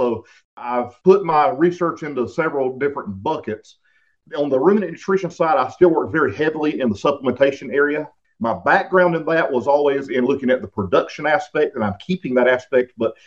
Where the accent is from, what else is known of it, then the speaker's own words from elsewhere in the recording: Alabama, United States; So I'm originally from Alabama. Like you said … originally from Alabama.